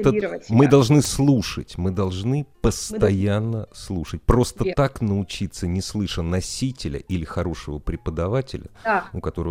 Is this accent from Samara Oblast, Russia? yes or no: no; Moscow, Russia; Я москвич в пятом поколении, но тем не менее, я соврал в третьем